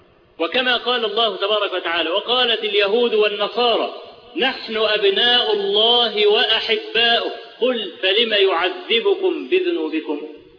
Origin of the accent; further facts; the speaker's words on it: Egypt; في الزلزال اللي حصل في مطلع سنة 90 عندنا في مصر